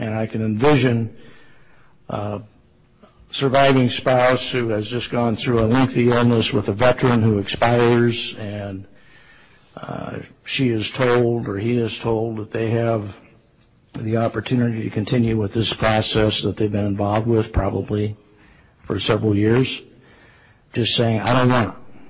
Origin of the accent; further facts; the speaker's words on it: Idaho, United States; I don't have a bow tie on, and I am from Idaho, which is God's country.